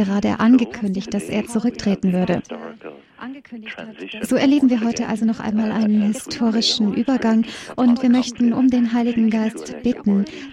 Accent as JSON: {"language": "German", "town": "Milford", "region": "Munster", "country": "Ireland", "second_language": "German", "moved": "yes", "lives_now": "Germany", "said": "ich komme aus der Pfarrei Milford in Irland, aus der Diözese Cloyne."}